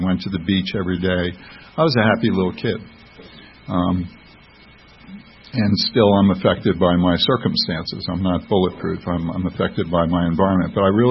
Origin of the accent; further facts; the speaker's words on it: Greenwich, Connecticut, United States; born there; I was born in 1952 in Greenwich, Connecticut, which is kind of a wealthy town